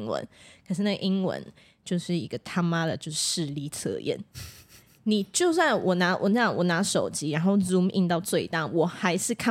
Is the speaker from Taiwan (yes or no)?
yes; Taiwan; 我只要说我们是来自台湾，所有人就是眼睛会发亮